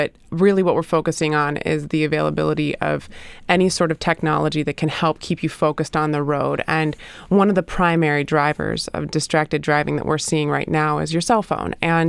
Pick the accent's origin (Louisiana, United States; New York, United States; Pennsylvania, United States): Pennsylvania, United States; Chambersburg; I grew up in Chambersburg and have family in Bedford